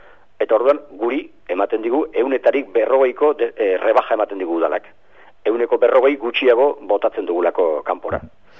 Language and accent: Basque; Usurbil, Basque Country, Spain; born there; usurbil dago hemendik 6 kilometrora, zu hemen bizitzera. Ta ni hangoa naiz, sortzez